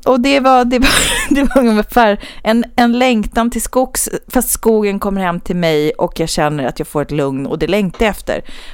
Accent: Västernorrland County, Sweden; born there; Eller så kan det vara att jag är född i Ångermanland

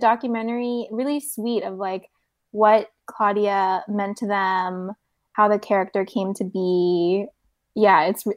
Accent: South Korea; English is a second language; I grew up in Korea, so a lot of my childhood entertainment was like Korean kids shows.

